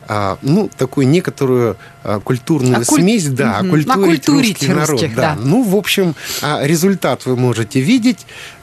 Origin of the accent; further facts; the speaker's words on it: Nizhny Tagil, Sverdlovsk Oblast, Russia; Я сам родом из Свердловской области, из Нижнего Тагила. В Екатеринбурге учился как раз во времена, когда Борис Николаевич был там первым секретарем обкома.